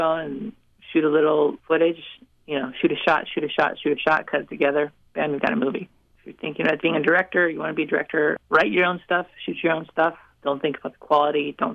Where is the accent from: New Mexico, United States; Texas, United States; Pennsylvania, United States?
New Mexico, United States; I grew up on the Navajo Reservation in New Mexico, and filmmaking isn't really something people do back home.